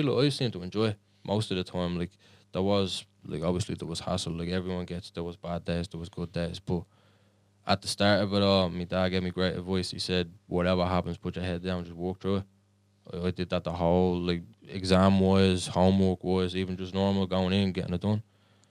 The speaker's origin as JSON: {"language": "English", "town": "Dublin", "region": "Leinster", "country": "Ireland", "tie": "born or raised there", "said": "I grew up in the Liberties, but more Brightway Street Flats, and now I'm just living down by the Coombe, same area."}